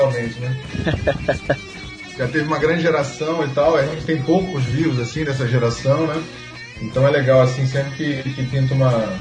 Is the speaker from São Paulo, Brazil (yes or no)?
no; Rio de Janeiro, Brazil; Porque, na verdade, eu sou carioca, né? É, sou de Campo Grande, né? Não no Mato Grosso do Sul, mas no Campo Grande, subúrbio do Rio, né?